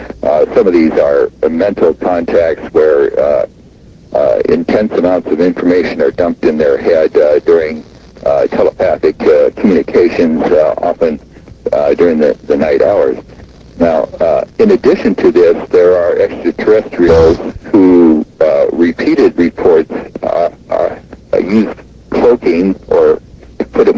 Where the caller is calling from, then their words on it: Seattle, Washington, United States; Seattle, Washington.